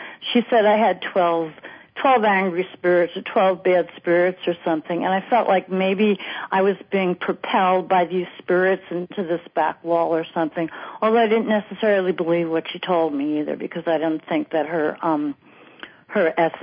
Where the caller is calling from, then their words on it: Brooklyn, New York, United States; I'm calling from Brooklyn, New York.